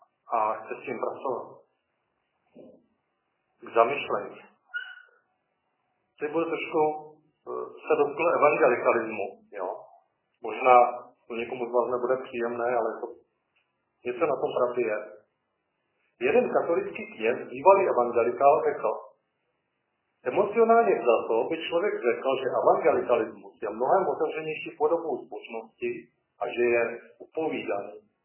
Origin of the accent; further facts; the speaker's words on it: Ostrava, Moravian-Silesian Region, Czechia; Já znám jednu osobu v Ostravě, jsem z Ostravy